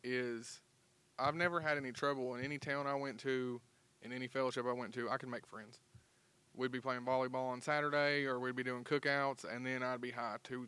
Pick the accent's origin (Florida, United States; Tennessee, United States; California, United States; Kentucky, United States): Kentucky, United States; I didn't raise my hand, but I'm from Kentucky, and Kentucky walked in too while I was back here.